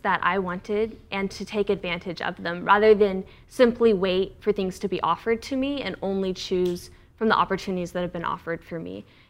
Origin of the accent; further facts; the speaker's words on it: Katy, Texas, United States; Well, I grew up in Katy. I was homeschooled, which I absolutely loved.